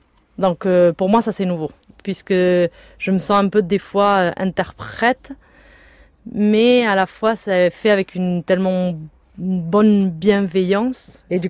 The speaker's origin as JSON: {"language": "French", "country": "Spain", "second_language": "French", "said": "en tant qu'espagnole de pur sang"}